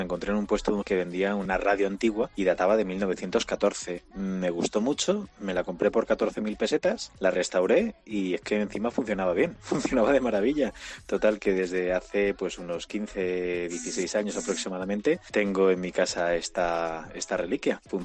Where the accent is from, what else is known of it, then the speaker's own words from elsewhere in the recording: Valencia, Valencian Community, Spain; also born or lived in Denia / Ciudad Real; now in Madrid, Spain; yo soy de Valencia, pero de Valencia me fui a trabajar a Denia, luego de Denia a Ciudad Real y ahora vivo en Madrid.